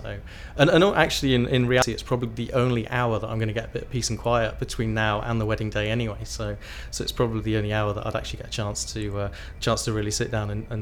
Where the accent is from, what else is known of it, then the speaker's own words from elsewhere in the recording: Tewkesbury, South West England, United Kingdom; moved away as an adult; now in North East England; I'm originally from Gloucestershire, from a town called Tewkesbury, and moved up to the northeast about 17 years ago, which is now my adopted home